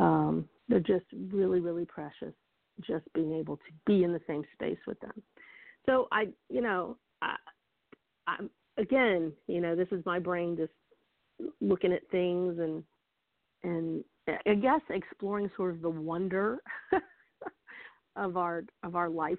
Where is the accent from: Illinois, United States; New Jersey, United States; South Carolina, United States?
South Carolina, United States; I'm whistling through the woods, and I've got my fishing pole, my bamboo fishing pole on my back, you know, and my chicken necks and my string for my crabbing, and my seining net with the herring tied in for my shrimp, you know, living in rural South Carol